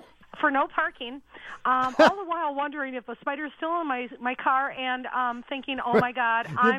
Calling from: Spring Park, Minnesota, United States; I'm calling from Spring Park, Minnesota.

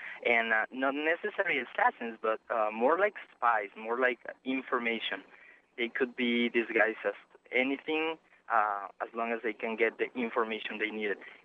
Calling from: Grand Prairie, Texas, United States; I'm calling from Grand Prairie.

